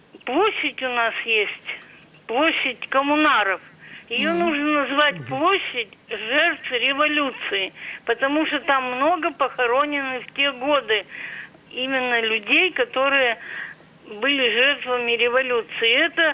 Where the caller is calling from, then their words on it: Yekaterinburg, Sverdlovsk Oblast, Russia; из Екатеринбурга.